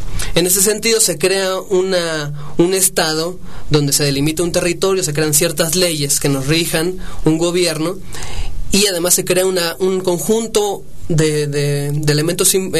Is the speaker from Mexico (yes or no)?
yes; Mexico; nos identifique como mexicanos y que nos haga acudir a ellos como parte de nuestra identidad como mexicanos